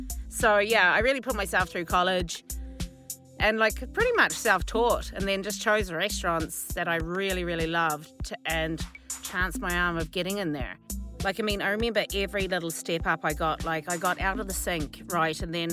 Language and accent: English; North Island, New Zealand; now in Galway, Ireland; And my food journey started off in New Zealand when I was a kid. My grandmother owned a shearing farm in the middle of nowhere on the east coast of the North Island.